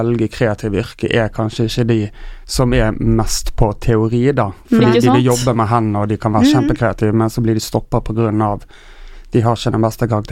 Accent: Tysnes, Vestland, Norway; now in Oslo, Norway; Jeg skal hjem på ferie, men når jeg er på Tysnes så sier jeg jeg skal hjem til Oslo

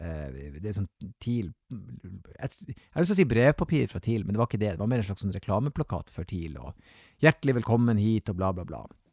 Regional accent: Nordland, Norway; Så humoren og fandivoldskheten i oss nordlendinger, den skinner gjennom etter en stund.

